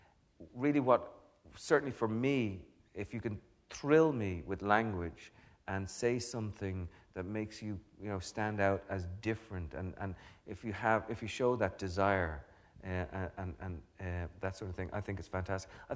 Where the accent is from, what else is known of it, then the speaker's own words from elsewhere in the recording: Ireland; the whole thing about being Irish is that, yes, we do have all that music going on